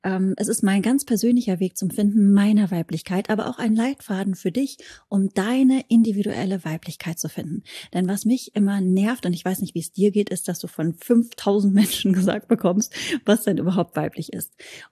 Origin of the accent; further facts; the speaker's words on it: North Rhine-Westphalia, Germany; wie man bei uns im Ruhrpott sagt.